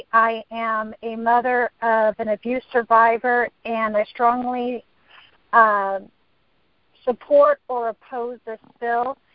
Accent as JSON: {"language": "English", "town": "Sacramento", "region": "California", "country": "United States", "said": "I'm from Sacramento."}